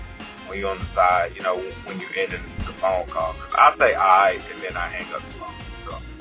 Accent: the South, United States; And, you know, I'm from the South, and I look like Jalen.

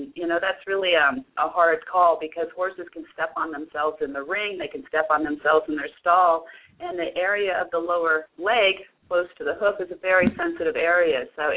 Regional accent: Orange County, California, United States; Well, I'm a professional from Orange County, California, and I've been doing show jumping all my life.

